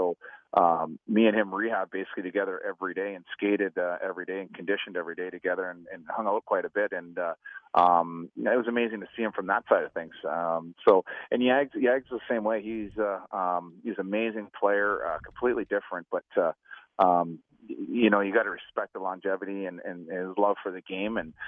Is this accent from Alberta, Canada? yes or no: no; Windsor, Ontario, Canada; But I was living in Windsor at the time, full time, my hometown.